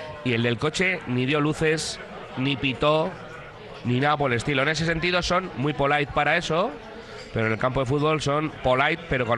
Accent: Bilbao, Basque Country, Spain; also born or lived in Vitoria; soy nacido en Vitoria, que con 4 años me trajeron a Bilbao

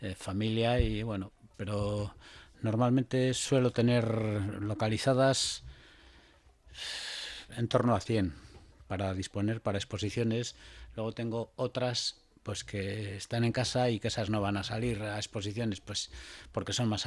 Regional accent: Santurce, Basque Country, Spain; Yo soy de Santurce

